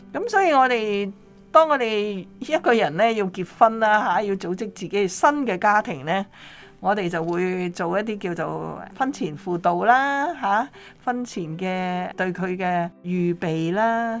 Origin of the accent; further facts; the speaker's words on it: Guangdong, China; 我们广东人呢就有一句说话，佛都有火。